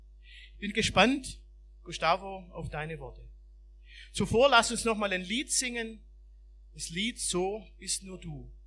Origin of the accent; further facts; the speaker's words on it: Neckartenzlingen, Baden-Württemberg, Germany; wusste plötzlich, dass mein Platz bei den Menschen hier in Neckartenzlingen, in meinem Heimatdorf ist.